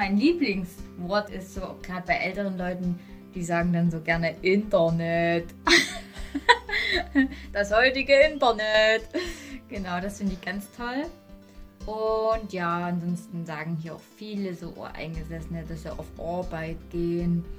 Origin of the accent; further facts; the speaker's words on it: Saxony, Germany; Ich komme aus Sachsen.